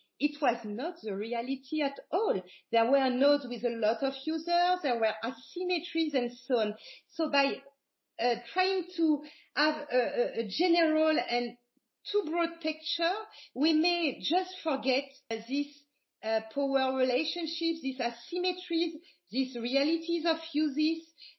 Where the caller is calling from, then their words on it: France; you are calling me from Brazil and I'm answering you from France, but also working in Luxembourg